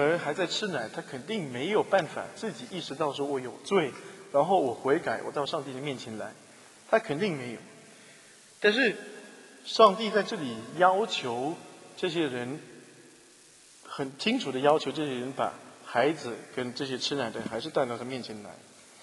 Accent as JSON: {"language": "Chinese", "country": "China", "said": "那我们中国人很可以理解，"}